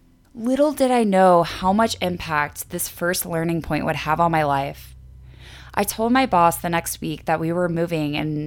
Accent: Atlanta, Georgia, United States; We grew up in Atlanta and have family and amazing group of friends there, but we're just nature people.

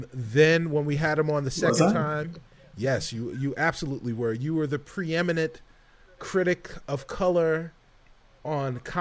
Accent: Bronx, New York, United States; because, you know, I'm from the Bronx and we can't speak.

